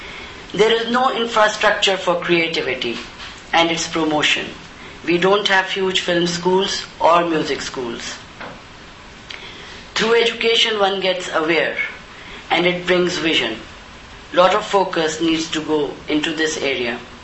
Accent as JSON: {"language": "English", "town": "Lahore", "region": "Punjab", "country": "Pakistan", "tie": "born there", "said": "I was born in Lahore, to parents who migrated from India."}